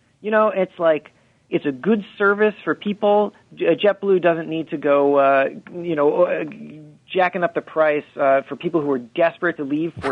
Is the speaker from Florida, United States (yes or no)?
yes; Coral Springs, Florida, United States; I'm from South Florida. I grew up in Coral Springs, Florida.